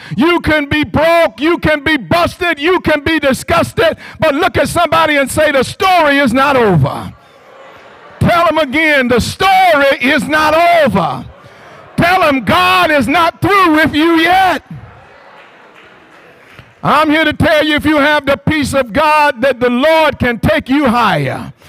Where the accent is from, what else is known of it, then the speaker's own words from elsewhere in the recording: Georgia, United States; Where I grew up in Candler County, they used to sing a song